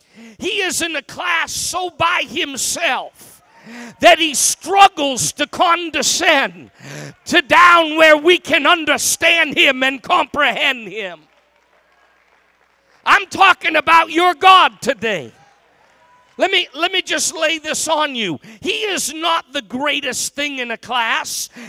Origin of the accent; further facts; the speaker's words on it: Boston, Massachusetts, United States; I was from the city. I was born in the Boston area, went to school in the Boston area, worked in the Boston. I went to school in Boston and worked in Boston.